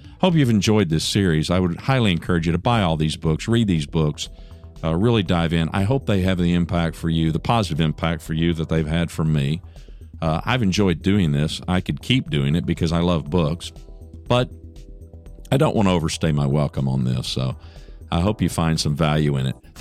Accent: Texas, United States; also born or lived in Louisiana / Oklahoma; I'm not from Boston. Man, I'm from Texas, Louisiana, Oklahoma. I'm from this part of the world.

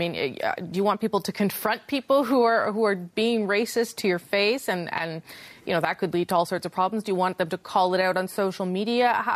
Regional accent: Winnipeg, Manitoba, Canada; when my hometown, Winnipeg, was called racist

